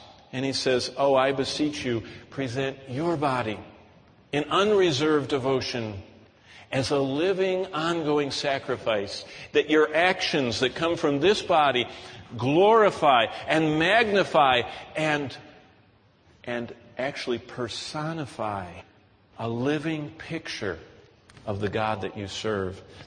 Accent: East Lansing, Michigan, United States; When I grew up in East Lansing, Michigan, there was a girl in our junior high and high school that was in training.

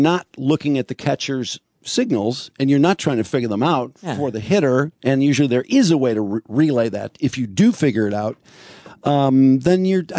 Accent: Chicago, Illinois, United States; Because I grew up in Chicago, and it was Rocky Colavito

